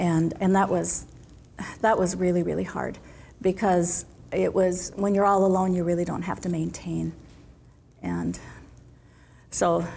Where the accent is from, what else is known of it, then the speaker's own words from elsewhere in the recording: Duluth, Minnesota, United States; born there; I live in Duluth. I was born in Duluth.